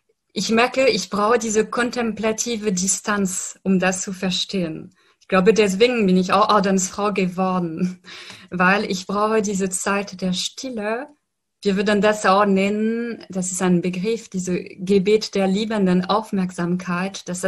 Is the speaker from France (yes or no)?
yes; France; German is a second language; ich stamme aus Frankreich